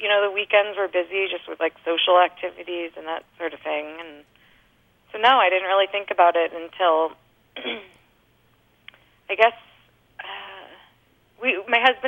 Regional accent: California, United States; In the Bay Area.

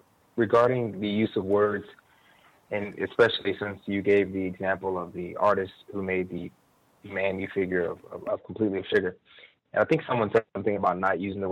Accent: the South, United States; I grew up in the South, so you hear people say, hey, give me some sugar to little children.

